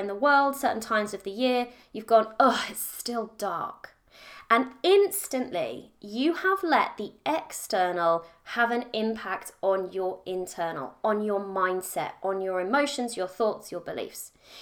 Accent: United Kingdom; I'm so British, I know. I drink tea and I talk about the weather.

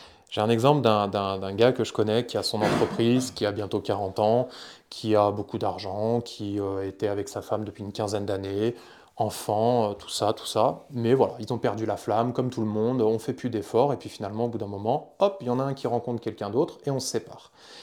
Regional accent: France; je suis chrétien, je suis catholique

